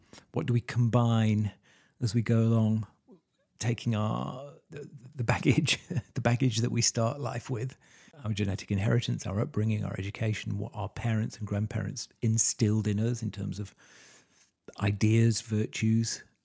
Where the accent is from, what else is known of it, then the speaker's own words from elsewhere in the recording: United Kingdom; now in North America; all parts of Europe and my home country, the United Kingdom, here in North America